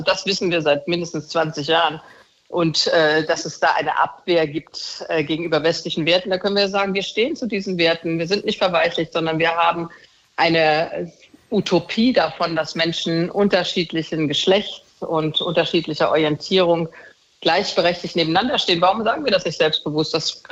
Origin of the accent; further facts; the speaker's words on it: Germany; Und ich als Deutsche werde überhaupt nichts sagen können, was die Ukraine zuzugestehen hat